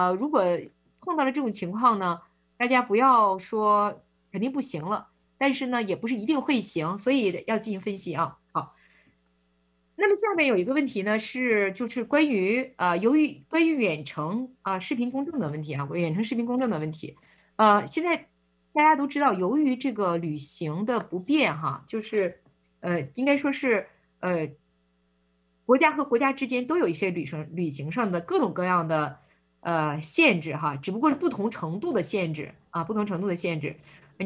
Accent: Harbin, Heilongjiang, China; 那个我老家是哈尔滨哈，我拿哈尔滨举例子啊

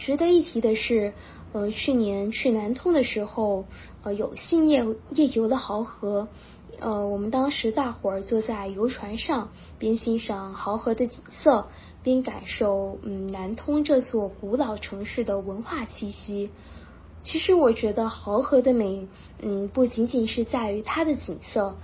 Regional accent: Philippines; 今年19岁，来自菲律宾小油莲。我是在菲律宾土生土长的华侨，在这里生活、读书、成长。我基本上每年暑假的时候都会回老家泉州

